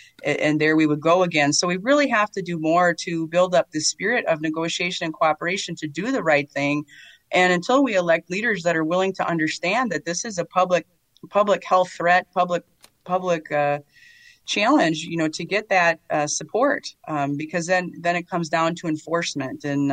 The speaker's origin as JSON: {"language": "English", "town": "Oshkosh", "region": "Wisconsin", "country": "United States", "said": "And, you know, I come from Oshkosh, Winnebago County."}